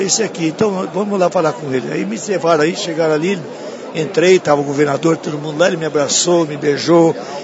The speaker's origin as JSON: {"language": "Portuguese", "town": "Laranjal Paulista", "region": "São Paulo", "country": "Brazil", "tie": "born there", "said": "Eu nasci em Laranjal Paulista e ele nasceu em Tietê."}